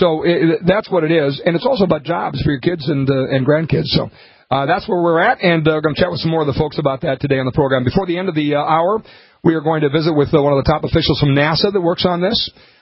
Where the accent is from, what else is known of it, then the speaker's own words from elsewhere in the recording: Montevideo, Minnesota, United States; It's my hometown. Adopted hometown. I can't throw Montevideo, Minnesota under the bus